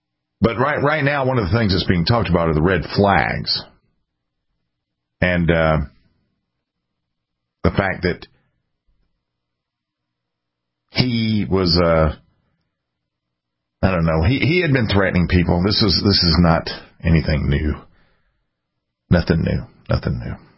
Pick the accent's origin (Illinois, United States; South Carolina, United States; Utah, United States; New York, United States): South Carolina, United States; Like my home state of South Carolina, they're the only shall-issue state that doesn't allow open carry